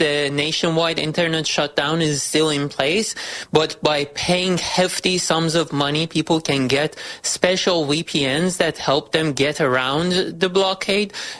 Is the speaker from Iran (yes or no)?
yes; Tehran, Tehran Province, Iran; So my parents both were born and raised in Tehran, same as me.